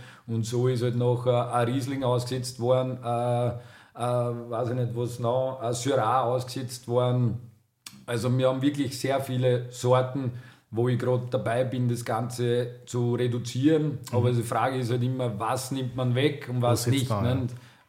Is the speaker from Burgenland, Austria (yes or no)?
yes; Burgenland, Austria; tut man sich ein bisschen schwer als Burgenländer